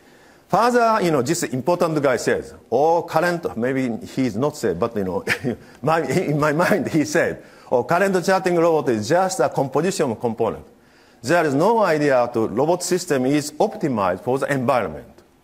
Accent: Japan; English is a second language; I'm from Eastern culture, meaning from Japan

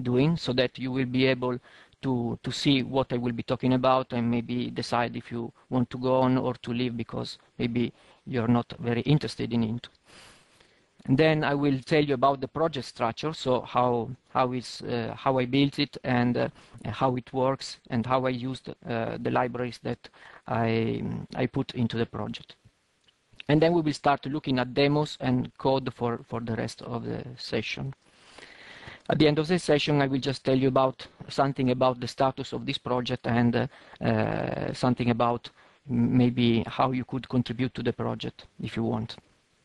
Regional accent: Italy; moved away as an adult; now in Switzerland; actually I'm from Italy, but right now I'm speaking from Switzerland where I just moved last year to do consulting.

